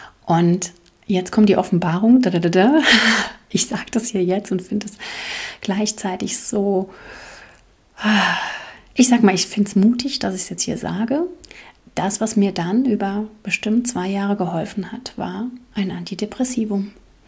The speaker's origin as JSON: {"language": "German", "region": "East Germany", "country": "Germany", "tie": "born or raised there", "said": "in der DDR, wo ich groß geworden bin"}